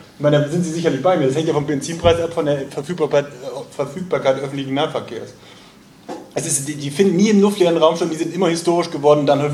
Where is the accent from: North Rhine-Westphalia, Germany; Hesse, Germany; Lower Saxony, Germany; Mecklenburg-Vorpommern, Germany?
Lower Saxony, Germany; Ich komme aus Nordwest-Niedersachsen, ganz oben links, wenn Sie die Deutschlandkarte bringen.